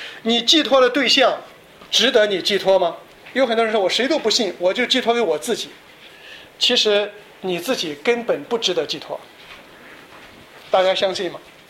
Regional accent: China; 我觉得大陆人还有一点好处啊，就是因为我们曾经接受过马克思列宁主义啊。

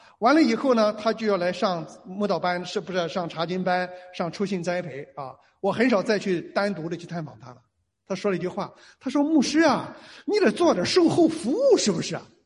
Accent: Shandong, China; 我小的时候在中国山东的农村

